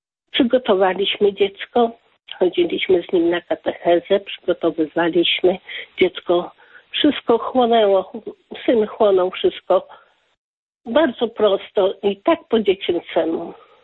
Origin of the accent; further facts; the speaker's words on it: Silesian Voivodeship, Poland; pochodzimy ze Śląska i mieszkamy na Śląsku